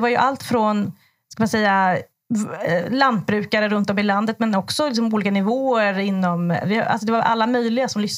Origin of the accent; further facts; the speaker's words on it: Småland, Sweden; jag är ju från Småland